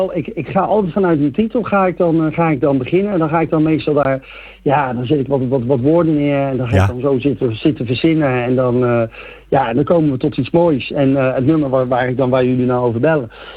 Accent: Moordrecht, South Holland, Netherlands; Ik kom uit Moordrecht. Dat ligt tussen Gouda en Rotterdam in, mochten mensen dat niet weten. Ja. Ik ben 48 jaar

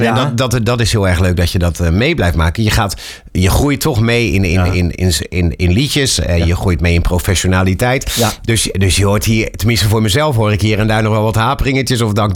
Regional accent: Rotterdam, South Holland, Netherlands; Ja, nou, ik kom uit Rotterdam.

